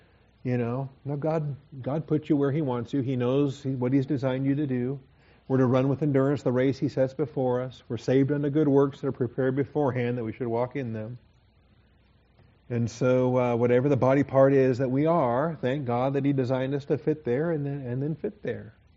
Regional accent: Washington, United States; I was from the West Coast. He was from the East Coast, Washington State and North Carolina.

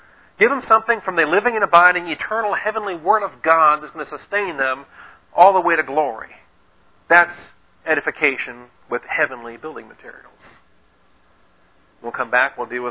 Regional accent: Arkansas, United States; I was brought up in Arkansas about apostles.

